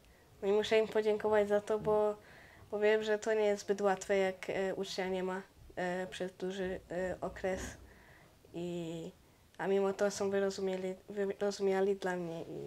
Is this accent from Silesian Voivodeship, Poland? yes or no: yes; Łodygowice, Silesian Voivodeship, Poland; jestem z Łodygowic, ze Śląska, między Żywcem a Bielskiem, mniej więcej. Jestem kierowcą kartingowym na ten moment. Mam 15 lat.